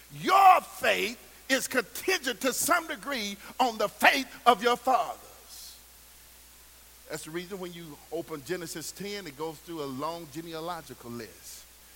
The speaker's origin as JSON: {"language": "English", "town": "Pine Bluff", "region": "Arkansas", "country": "United States", "tie": "born or raised there", "said": "I was researching some information on Arkansas and discovered in Pine Bluff, Arkansas, my home city"}